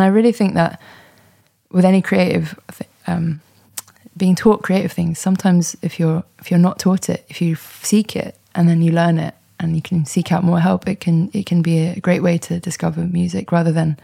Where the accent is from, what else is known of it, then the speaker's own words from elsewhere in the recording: London, United Kingdom; I loved growing up in London.